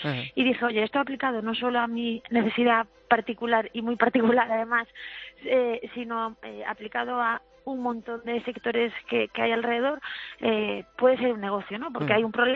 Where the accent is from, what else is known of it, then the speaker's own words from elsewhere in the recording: Galicia, Spain; accent: Galician; yo soy gallega, como se me nota en el acento, sí. y como buena gallega lo que más me gusta en el mundo es comer, ¿no? Sí. Y vivía en Barcelona